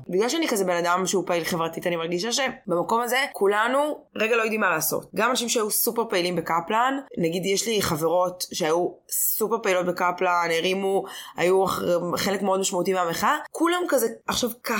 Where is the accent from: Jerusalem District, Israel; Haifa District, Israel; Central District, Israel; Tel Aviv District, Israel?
Tel Aviv District, Israel; Tel Aviv; אני תל אביבית, אני אדבר למיקרופון, מי שרוצה שיקשיב.